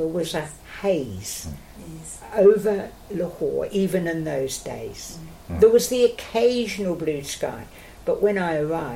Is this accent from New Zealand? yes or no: yes; New Zealand; well, I as a New Zealander, was welcome to go out with the Brits.